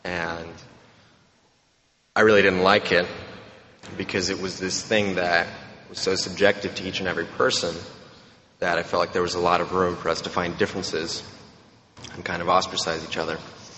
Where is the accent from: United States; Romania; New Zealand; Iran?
Romania; But I'm from Romania, which is not a very nice place. Romania. See, she didn't even know my country.